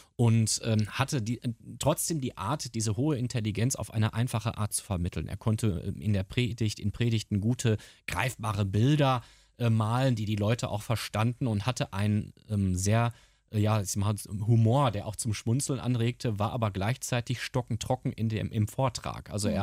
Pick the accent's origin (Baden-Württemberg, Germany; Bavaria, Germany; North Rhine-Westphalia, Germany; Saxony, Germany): North Rhine-Westphalia, Germany; born or raised there